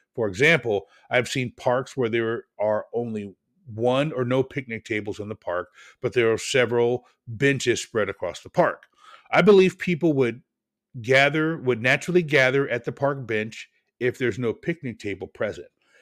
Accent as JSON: {"language": "English", "town": "Portland", "region": "Oregon", "country": "United States", "said": "I laughed several times, and you guys know I'm from Portland, so I know exactly where this person is talking about."}